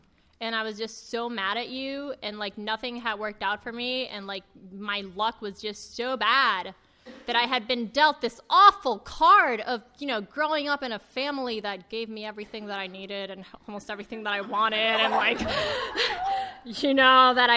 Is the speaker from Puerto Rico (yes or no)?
yes; Puerto Rico; And that it was winter, and I'm from Puerto Rico, and it was really cold outside.